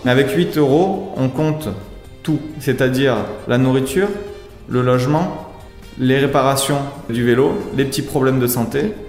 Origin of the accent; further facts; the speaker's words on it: France; quand on est français, on a beaucoup de chance et qu'il y a énormément de pays où on n'a pas besoin de visa.